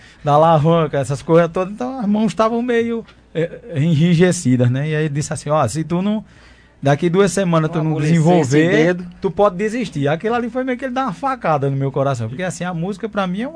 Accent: Carnaúba, Brazil; na minha infância, lá no sítio, na Carnaúba, eu sou um menino de sítio, né? Graças a Deus, um menino pobre

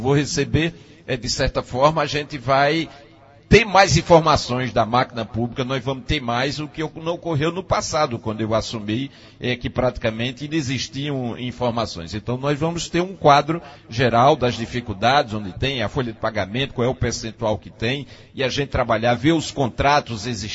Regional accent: Carnaíba, Pernambuco, Brazil; com muita vontade de fazer aquilo que o povo merece na minha terra, Carnaíba.

